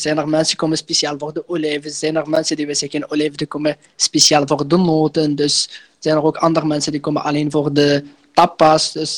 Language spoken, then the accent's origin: Dutch; Morocco; Dutch is a second language; now in Belgium; Afkomstig. Een mooi land. Een prachtige, heerlijke land. Dat is van Marokko.